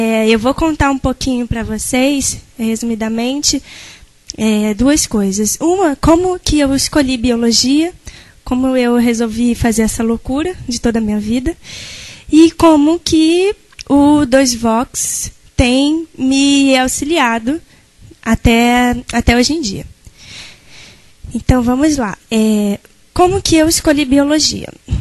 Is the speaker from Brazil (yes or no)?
yes; Rio de Janeiro, Brazil; sou cega, tenho 20 anos, estudei no colégio Instituto Benjamin Constant, sou daqui do Rio de Janeiro, estudei no colégio Pedro II, Campo São Cristóvão 3, aqui no Rio